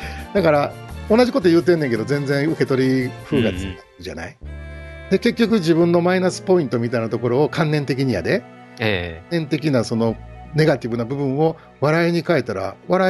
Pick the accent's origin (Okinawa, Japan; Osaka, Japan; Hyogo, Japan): Osaka, Japan; 我々ほら大阪じゃないですか